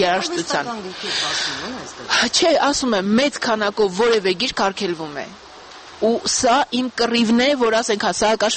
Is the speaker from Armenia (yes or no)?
no; Akhalkalaki, Samtskhe-Javakheti, Georgia; moved away; ուրեմն ախալքալակ է, չնայած արդեն 30 տարուց ավել է դրսում եմ ապրում, բայց դա ոչինչ չի նշանակում